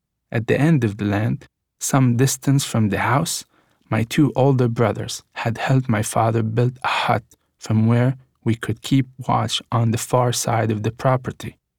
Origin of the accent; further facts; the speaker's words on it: Gaza, Gaza Strip, Palestine; Knowing that I grew up in Gaza, you may be surprised to hear me call it paradise.